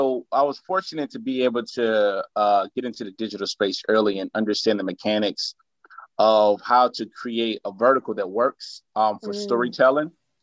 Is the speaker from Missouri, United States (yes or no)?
yes; St. Louis, Missouri, United States; now in Dallas, United States; I come from St. Louis, Missouri. I currently live in Dallas, Texas.